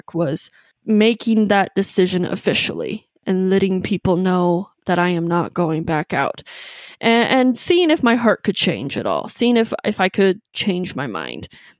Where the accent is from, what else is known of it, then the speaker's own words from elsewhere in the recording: Coeur d'Alene, Idaho, United States; I'm from Coeur d'Alene, Idaho, so I was in the Spokane airport.